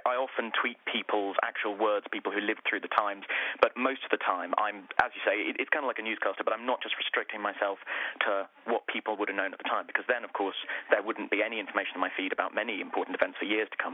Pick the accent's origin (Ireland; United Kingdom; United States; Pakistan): United Kingdom; So obviously I'm British